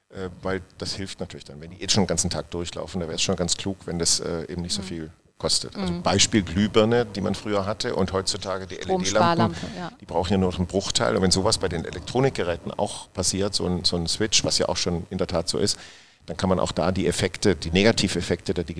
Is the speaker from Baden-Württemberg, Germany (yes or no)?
yes; Baden-Württemberg, Germany; sage ich jetzt mal als ehemals Schwabe, ich komme ja aus Baden-Württemberg ursprünglich